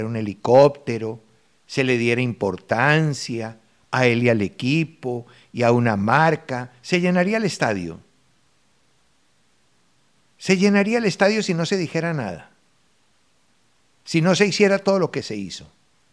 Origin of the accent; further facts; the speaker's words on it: Manizales, Caldas, Colombia; Y yo soy de Manizales